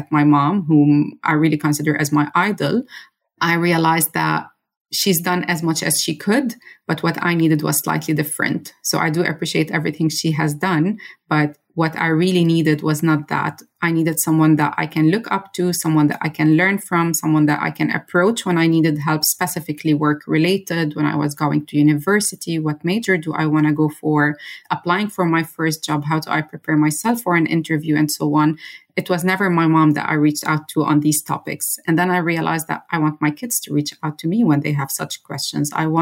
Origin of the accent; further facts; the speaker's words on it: Beirut, Beirut Governorate, Lebanon; moved away as an adult; also born or lived in Dubai, UAE; now in Germany; I'm originally Lebanese, born and raised in Beirut City, but I have been out of my country for the past 13 years, living as an expat in two different countries, for 10 years in the UAE in Dubai, and for 3 years in Germany now.